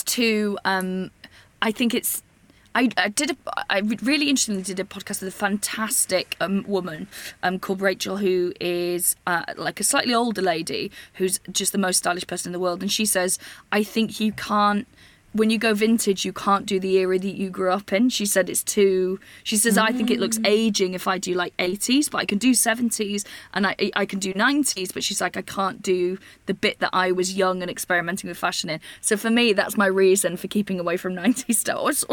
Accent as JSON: {"language": "English", "region": "Wales", "country": "United Kingdom", "tie": "born or raised there", "said": "I grew up in North Wales, where I live near there now"}